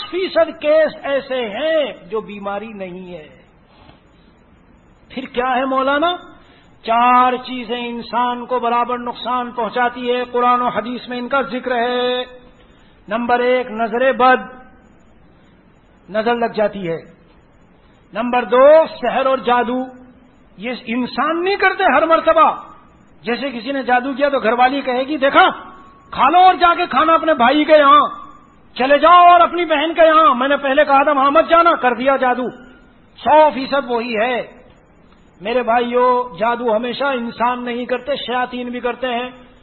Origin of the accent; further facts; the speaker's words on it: Delhi, India; نظام الدین مرکز میں وہاں کا رہنے والا ہوں تو آپ بہت دیکھیں گے, اگر کبھی جانا ہو وہیں حضرت خواجہ نظام الدین اولیاء کی درگاہ ہے.